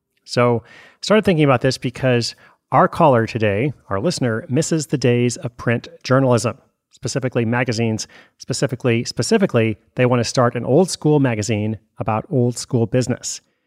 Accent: Portland, Oregon, United States; from my hometown of Portland, Oregon.

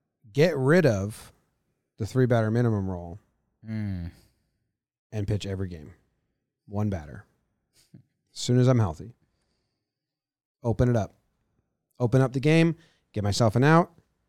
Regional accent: Slippery Rock, Pennsylvania, United States; Oh, man, it was good. I grew up in Slippery Rock.

